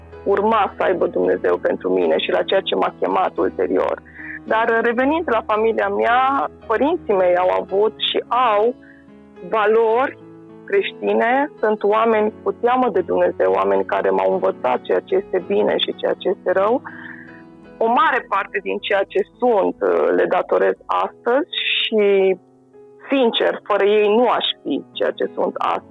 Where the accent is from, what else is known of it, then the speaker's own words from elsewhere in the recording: Hunedoara, Hunedoara County, Romania; born there; M-am născut în Hunedoara, chiar în orașul Hunedoara, într-o familie de credincioși baptiști.